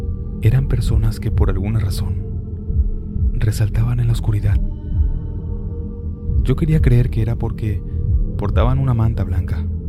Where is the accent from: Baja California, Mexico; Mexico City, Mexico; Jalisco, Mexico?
Jalisco, Mexico; Guadalajara; Soy oriundo de Guadalajara, Jalisco.